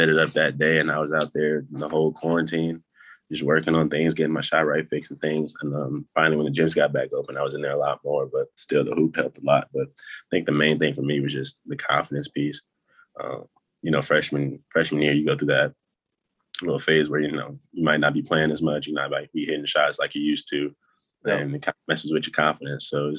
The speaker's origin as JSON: {"language": "English", "town": "Indianapolis", "region": "Indiana", "country": "United States", "said": "because we're from Indianapolis area."}